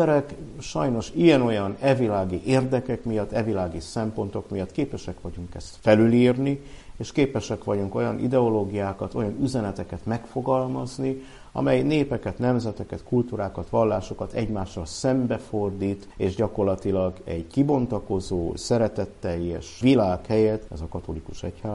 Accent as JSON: {"language": "Hungarian", "town": "Cluj-Napoca", "region": "Cluj County", "country": "Romania", "tie": "born or raised there", "said": "Az én szüleim székelyföldiek, Nyárad mente, ugye, hogy tetszett említeni. Én Kolozsváron születtem már, mert szüleim 50-es években Kolozsvára kerültek. Kolozsváron nőttem fel"}